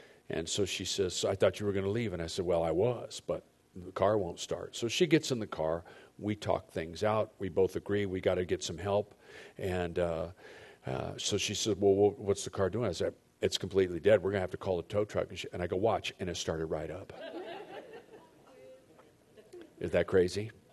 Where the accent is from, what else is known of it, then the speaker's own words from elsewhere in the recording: San Diego, California, United States; I grew up in North Park, and so we lived, our Mari and I lived in College Park up by San Diego State.